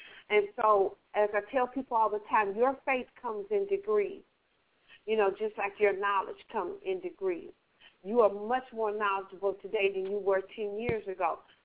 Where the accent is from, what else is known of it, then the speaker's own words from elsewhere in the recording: Kasarani, Nairobi, Kenya; especially for my listening audience over there in Kenya, in my hometown, Kasarani.